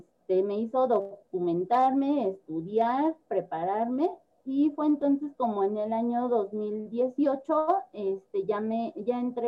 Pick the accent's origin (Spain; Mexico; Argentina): Mexico; San Bartolomé Yalco; la represión que sufrió mi pueblo, San Bartolomé Yalco, en el año 2014.